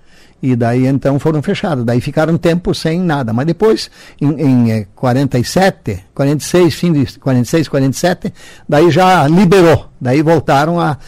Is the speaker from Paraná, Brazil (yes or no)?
yes; Cruz Machado, Paraná, Brazil; first language German; Portuguese is a second language; quando eu nasci em 44, lá em Cruz Machado, município pequenininho, a gente morava no sítio, né, mas no sítio. E a mãe alemã, né, ela era nascida no Brasil, mas falava praticamente só o alemão também, e o meu pai da Alemanha, então a gente aprendeu o alemão.